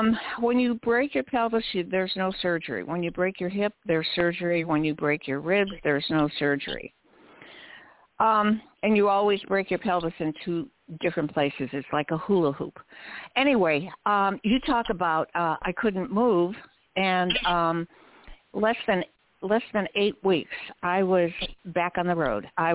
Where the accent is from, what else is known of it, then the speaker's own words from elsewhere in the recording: Paso Robles, California, United States; I'm from Central Coast, beautiful Central Coast, California, Paso Robles.